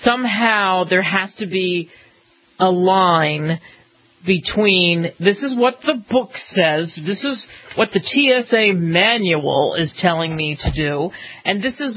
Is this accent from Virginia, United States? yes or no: no; Philadelphia, Pennsylvania, United States; when I was a kid, I grew up outside of Philadelphia.